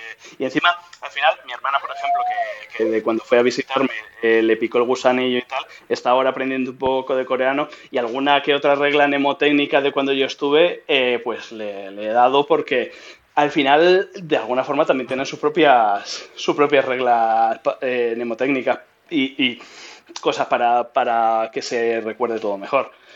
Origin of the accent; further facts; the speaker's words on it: Spain; oye, mira, somos españoles, este estadio para nosotros es importante